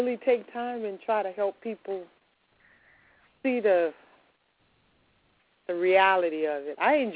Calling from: Louisiana, United States; Oh, I know. I'm stuck in Louisiana.

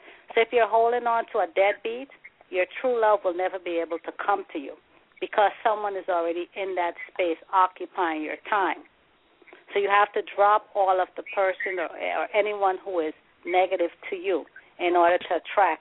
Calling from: Brooklyn, New York, United States; I'm calling from Brooklyn.

